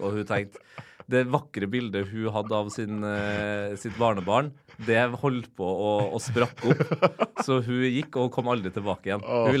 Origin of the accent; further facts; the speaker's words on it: Trondheim, Trøndelag, Norway; Jeg vokste opp på Mål studentby, mm. Så, sammen med min mor, mm. I en pitteliten studentleilighet der.